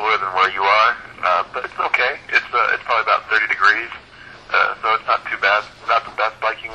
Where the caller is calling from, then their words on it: Missoula, Montana, United States; Missoula, Montana.